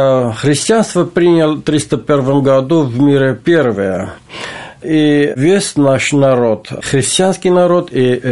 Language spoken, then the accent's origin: Russian; Artashat, Ararat, Armenia; Russian is a second language; now in Moscow, Russia; Я армянин. Я родился в Армении. Город Арташат. Арташат – это старинный город, который находится возле горы Арарата. Я там родился, и там вырос, там жил. Ну, сейчас я в Москве живу, но я всю жизнь я провел в Арташате, в Армении.